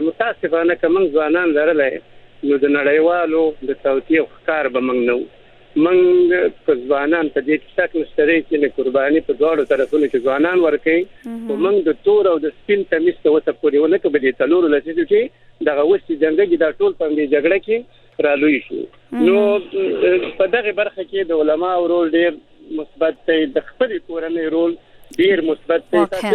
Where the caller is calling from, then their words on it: Saudi Arabia; زه په سعودي عربستان کښې یم